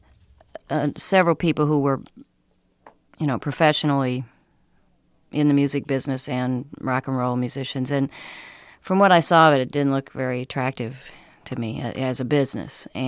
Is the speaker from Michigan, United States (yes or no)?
no; Wisconsin, United States; I consider myself a pretty hip person, not because I came from Wisconsin, but I mean, when I lived there, I thought I was real liberal and hip